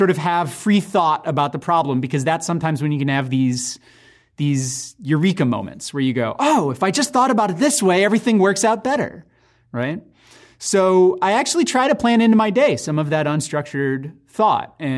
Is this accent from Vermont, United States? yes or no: no; St. Louis, Missouri, United States; I grew up in St. Louis, Missouri, and so Chicago was sort of the closest huge city that we would go to sometimes on vacation.